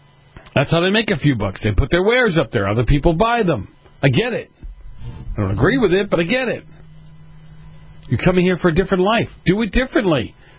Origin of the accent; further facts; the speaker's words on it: Boston, Massachusetts, United States; And where I grew up in Boston, it was kind of the same look.